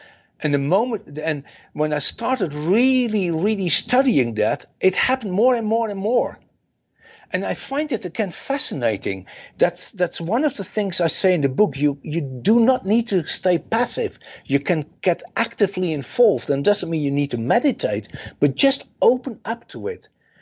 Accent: Netherlands; I'm from the Netherlands. It's not .com. It is .NL.

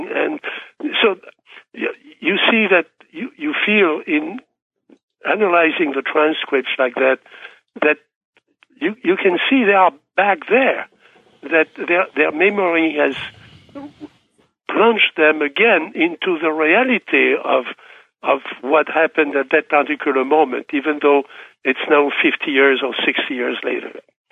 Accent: France; I can relate to that because I grew up in France during World War II.

